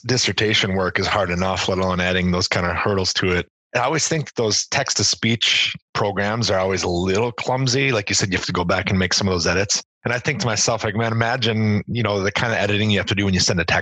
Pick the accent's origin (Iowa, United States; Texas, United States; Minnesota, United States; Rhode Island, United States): Minnesota, United States; Hopkins; doing a little bit of research into my hometown, which is Hopkins, Minnesota.